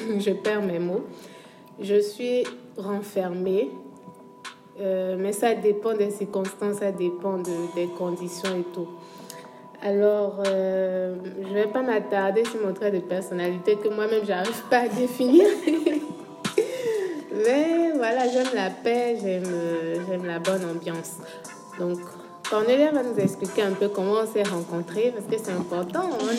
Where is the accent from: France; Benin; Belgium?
Benin; moved away as an adult; now in Senegal; mon vrai prénom c'est … Je suis béninoise également et je suis au Sénégal depuis 4 ans.